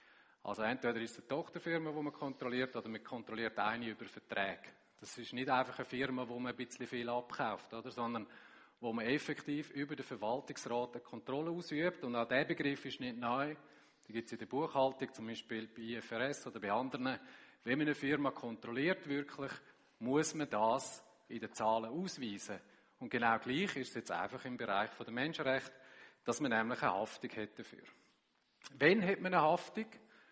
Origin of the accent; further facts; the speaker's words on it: Graubünden, Switzerland; now in Rapperswil, Switzerland; ich wohne in Rapperswil jetzt. Aha. Ich komme aus Graubünden.